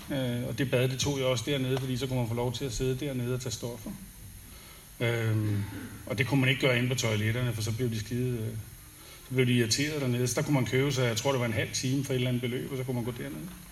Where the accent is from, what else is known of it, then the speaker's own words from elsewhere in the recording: Copenhagen, Capital Region of Denmark, Denmark; Jeg er fra København af